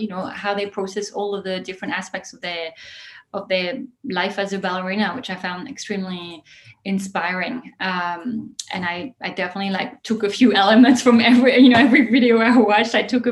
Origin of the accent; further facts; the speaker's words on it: Île-de-France, France; I grew up outside Paris, about 40 minutes south, southeast. And I've always loved the city deeply. I've never lived there, but I've gone there many, many times